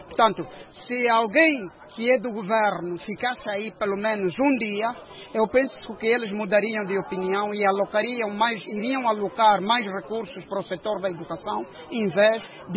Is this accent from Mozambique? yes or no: no; Angola; todos nós somos angolanos?